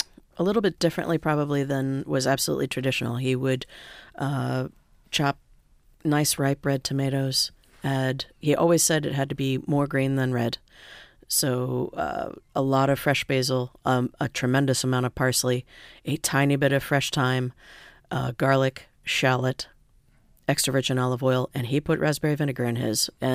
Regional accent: Midwest, United States; I grew up in the Midwest and I just did not grow up with good seafood.

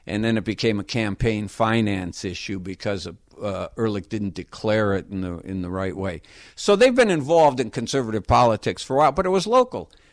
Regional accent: Milwaukee, Wisconsin, United States; I grew up in Milwaukee, and it was the big booming station even there.

